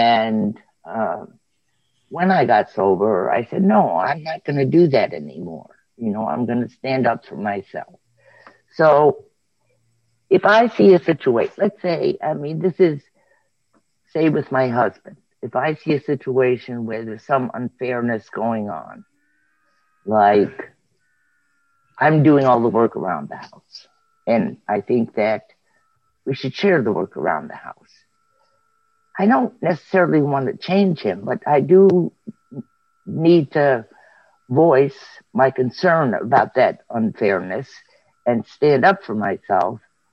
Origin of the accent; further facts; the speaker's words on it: Michigan, United States; from Michigan.